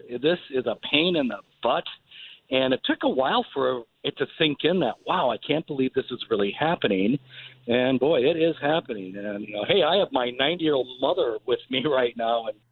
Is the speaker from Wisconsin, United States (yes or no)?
yes; Wisconsin, United States; So, you know, I'm from Wisconsin. We only have 6 sandwiches.